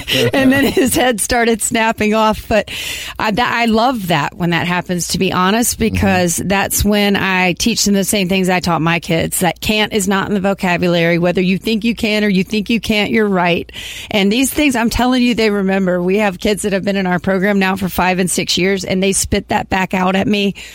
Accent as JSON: {"language": "English", "town": "Memphis", "region": "Tennessee", "country": "United States", "tie": "born or raised there", "said": "So I grew up in Memphis, Tennessee"}